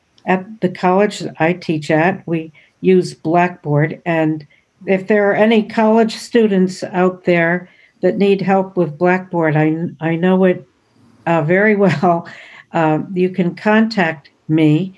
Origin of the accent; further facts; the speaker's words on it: Shelton, Connecticut, United States; I'm from Shelton, Connecticut.